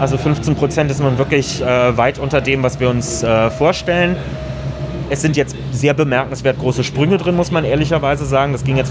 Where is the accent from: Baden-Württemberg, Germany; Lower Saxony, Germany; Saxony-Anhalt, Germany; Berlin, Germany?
Berlin, Germany; wir sind ja selber auch Berliner.